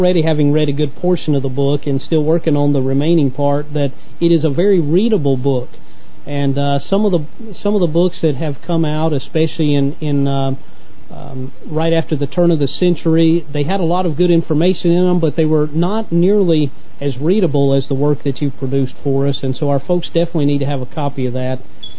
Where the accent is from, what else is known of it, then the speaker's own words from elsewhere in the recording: Georgia, United States; I know here in my hometown where I grew up here in Georgia